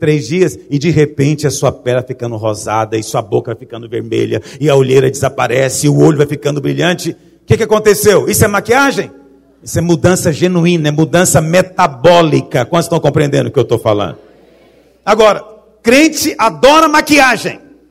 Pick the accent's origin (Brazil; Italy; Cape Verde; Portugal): Brazil; Goiás; Sempre que eu sou goiano.